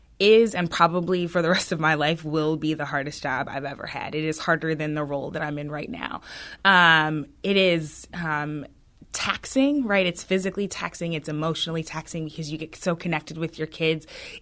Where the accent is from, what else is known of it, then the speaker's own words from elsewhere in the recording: St. Louis, Missouri, United States; also born or lived in Washington, D.C.; I am from St. Louis, but again, I was in D.C. for the last few years